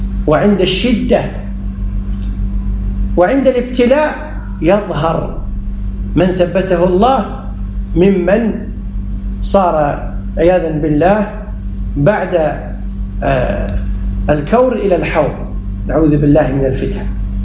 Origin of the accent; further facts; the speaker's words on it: Kuwait; عندنا في الكويت دستور، في كل مكان في دستور.